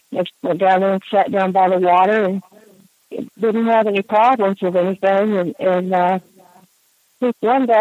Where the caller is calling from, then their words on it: Georgia, United States; back in Georgia.